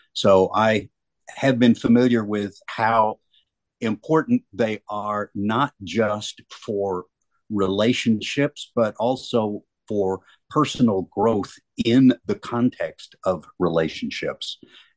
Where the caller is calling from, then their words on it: Bellingham, Washington, United States; I'm calling from Bellingham, Washington, just north of Seattle a bit.